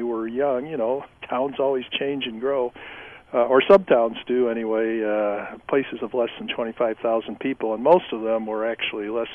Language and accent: English; Midwest, United States; And since I'm a Midwesterner myself